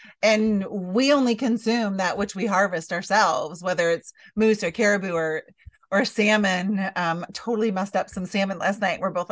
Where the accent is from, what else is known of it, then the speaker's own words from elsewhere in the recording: Michigan, United States; now in Alaska, United States; Like, I had never ridden, even though I was from Michigan, I'd never ridden snow machines before.